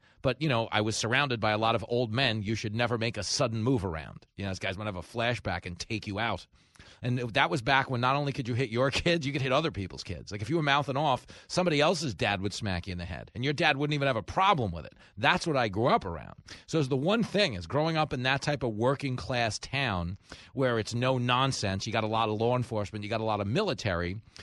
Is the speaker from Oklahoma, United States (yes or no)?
no; Levittown, New York, United States; I grew up in Levittown. So one thing, if you grew up in a tough town like I did, you know, Levittown is the biggest post-World War II settlement for American GIs returning home from the war.